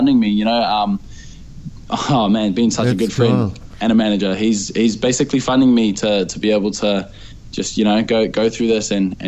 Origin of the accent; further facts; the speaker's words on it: New Zealand; now in Brisbane, Australia; I was brought up in New Zealand, born and raised in New Zealand.